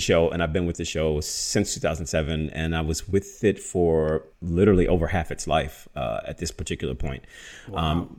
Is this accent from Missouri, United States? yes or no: no; Baton Rouge, Louisiana, United States; now in New York, United States; I remember being in New York living. I moved there from Louisiana